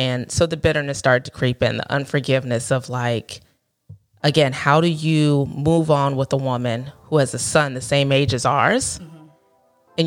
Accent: Maryland, United States; also born or lived in Tennessee; And I decided, like, Tennessee wasn't home for me. I'm originally from Maryland. And so I moved back home to Maryland.

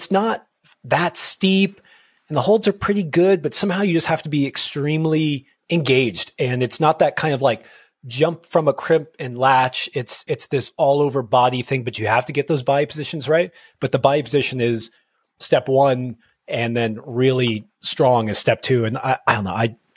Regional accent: West Coast, United States; maybe just because I'm from the West Coast, something that was always, we always had like a bit of mystery around the Southeast.

